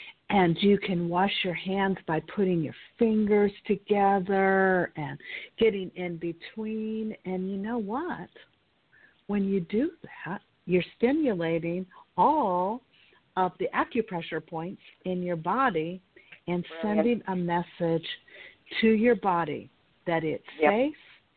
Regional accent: California, United States; You know, we're all from California, so we can eat fruit all day long.

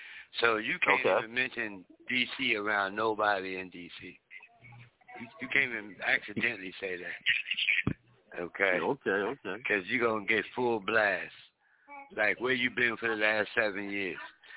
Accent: Geneva, Alabama, United States; No, my people from Alabama, man. We're from Geneva, Alabama, so you know what's up.

